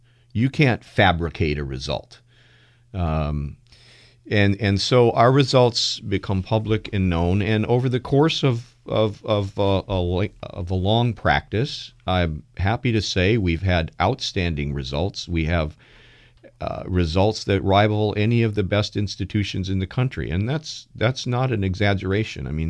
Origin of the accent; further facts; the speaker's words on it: Los Angeles, California, United States; now in Washington, United States; So we grew up in Los Angeles. We have a little bit of a soft spot for the Dodgers, but you know, we came here and we moved here only a year after the Nationals came to town.